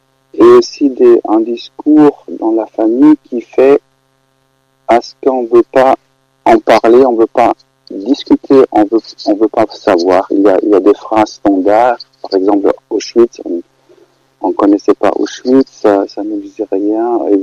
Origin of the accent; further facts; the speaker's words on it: Germany; en tant qu'Allemand né en 72